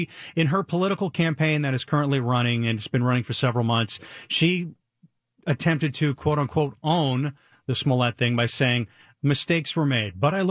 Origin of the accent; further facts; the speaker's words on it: Illinois, United States; I grew up on the North Side, and I went to Cubs games as a kid. I took the L.